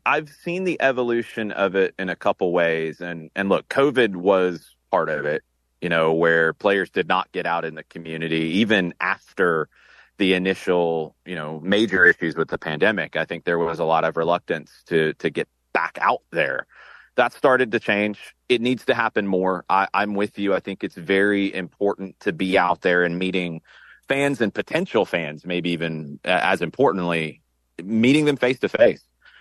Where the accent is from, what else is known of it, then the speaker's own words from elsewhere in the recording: Atlanta, Georgia, United States; I'm obviously going to be biased because this is my hometown and I've been in soccer in Atlanta.